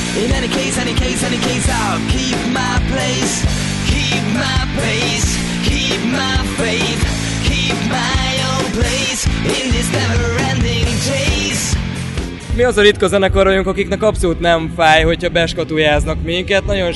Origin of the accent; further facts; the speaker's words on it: Budapest, Hungary; jelenleg is ott tartunk, hogy Budapesten, ahonnan jövünk, nyilván van egy valamilyen szintű törzsközönség